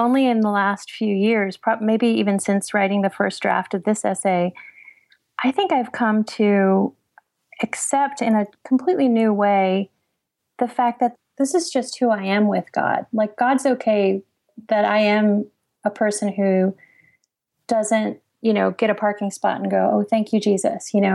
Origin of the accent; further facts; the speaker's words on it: Wheaton, United States; I grew up here in Wheaton where I live now.